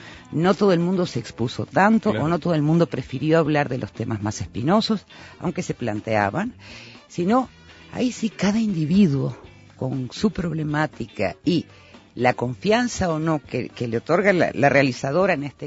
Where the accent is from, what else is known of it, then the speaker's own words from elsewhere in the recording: Uruguay; soy uruguaya que me crié acá en la dictadura